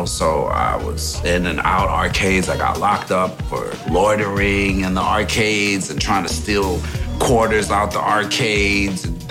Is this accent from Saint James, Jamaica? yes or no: no; Saint Andrew, Jamaica; I'm from Jamaica, St. Andrews. My father was a jeweler.